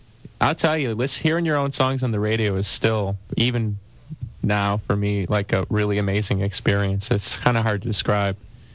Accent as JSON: {"language": "English", "region": "Midwest", "country": "United States", "tie": "born or raised there", "said": "I mean, I think it's got a lot to do with growing up in the Midwest. You know, it's a kind of a more working class kind of vibe"}